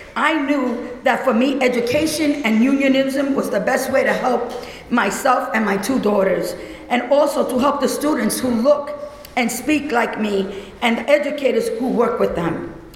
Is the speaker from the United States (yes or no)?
yes; New York City, New York, United States; but I grew up on Prince Street in New York City. It's now called Soho.